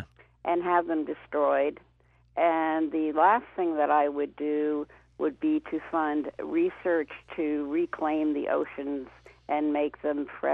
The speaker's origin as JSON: {"language": "English", "region": "Scotland", "country": "United Kingdom", "lives_now": "Great Barrington, United States", "said": "Because I'm a Scot."}